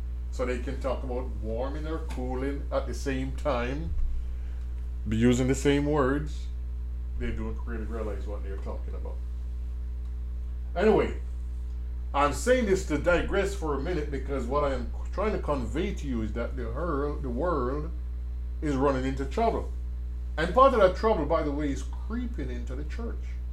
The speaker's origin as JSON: {"language": "English", "country": "Jamaica", "tie": "born or raised there", "moved": "yes", "said": "I grew up in school in Jamaica."}